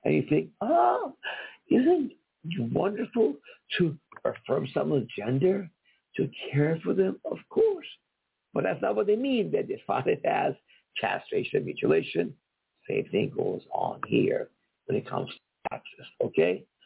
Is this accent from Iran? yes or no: yes; Iran; now in United States; I'm from Iran. We had no freedoms there. Here you do.